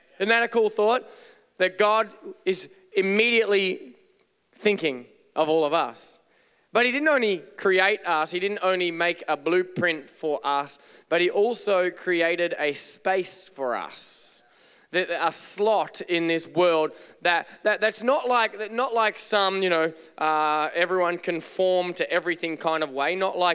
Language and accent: English; Australia; if I ever missay a word, I just blame it on being Australian